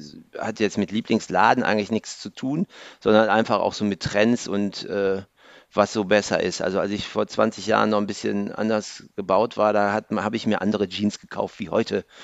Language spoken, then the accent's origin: German; Mönchengladbach, North Rhine-Westphalia, Germany; Ich bin aus Mönchengladbach.